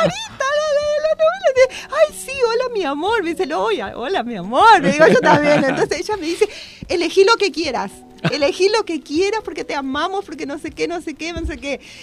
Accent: Itapúa, Paraguay; born there; cuando se estrene en Encarnación, que es el departamento, la capital del departamento donde yo nací

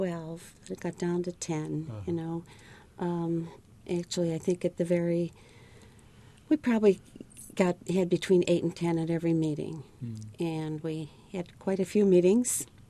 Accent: Chicago, Illinois, United States; moved away as an adult; I was born and raised in Chicago.

